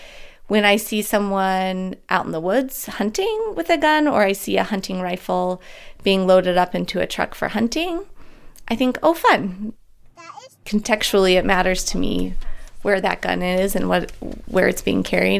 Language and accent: English; Idaho, United States; also born or lived in Hailey / Dietrich; Idahoan. I've grown up in Idaho for most of my life. I've lived in lots of rural parts of the state. So I was born in Haley, Idaho, lived in Dietrich, Idaho.